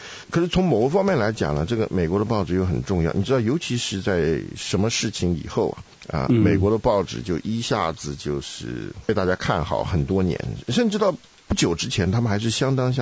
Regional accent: China; now in United States; 我们中国人来到这里最大的一个感触就是美国人那个浪费嘛。

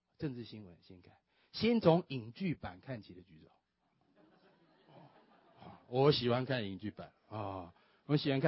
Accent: Taiwan; 那时候我是台湾来的哈，台胞。

